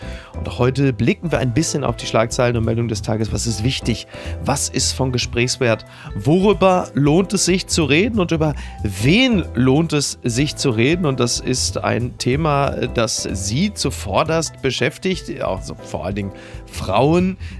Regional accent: North Rhine-Westphalia, Germany; ich komme aus dem Ruhrgebiet

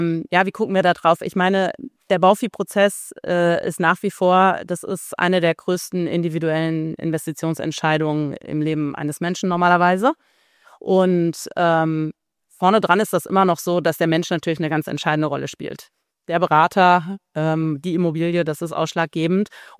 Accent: Frankfurt, Hesse, Germany; ich komme aus Frankfurt

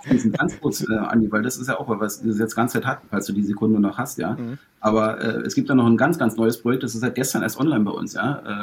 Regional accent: Berlin, Germany; ich komme nur aus Berlin

